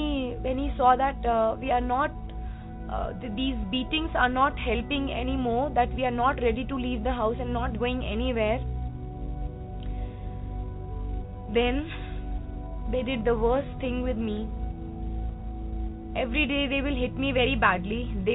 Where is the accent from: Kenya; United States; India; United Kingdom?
India; Delhi; I'm from Delhi.